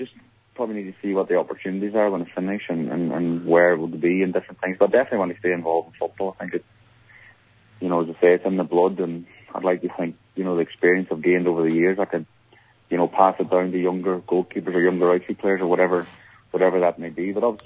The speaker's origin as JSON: {"language": "English", "town": "Lifford", "region": "County Donegal", "country": "Ireland", "tie": "born or raised there", "said": "Obviously, the Gaelic football growing up in Lifford"}